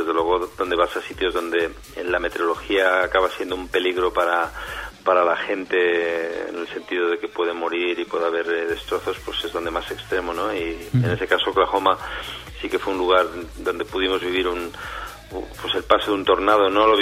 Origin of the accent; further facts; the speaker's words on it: Valencia, Valencian Community, Spain; yo voy a Valencia, soy de Valencia y mis raíces son ahí en Valencia.